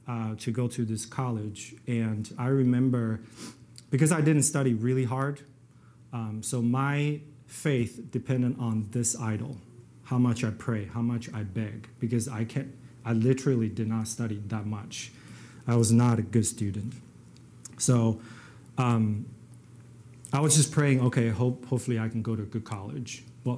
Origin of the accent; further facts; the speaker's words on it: Taiwan; and Taiwanese, and born and raised in Taiwan.